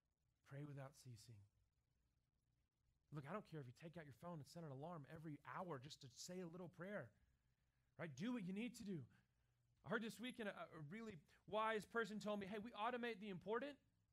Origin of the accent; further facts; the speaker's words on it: the South, United States; I'm from the South, right? We say the blessing, right, before we eat.